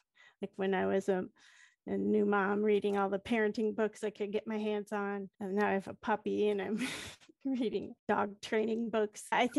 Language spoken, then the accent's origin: English; St. Louis, Missouri, United States; He's a hometown hero. We're both from St. Louis.